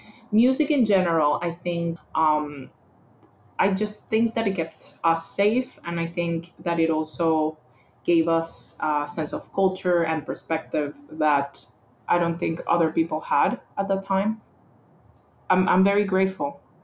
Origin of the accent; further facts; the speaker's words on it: Caracas, Capital District, Venezuela; So I am from Caracas, Venezuela, but I'm also of Trinidadian heritage. My grandmother came from Trinidad before my mom was born. So I grew up with those two cultures.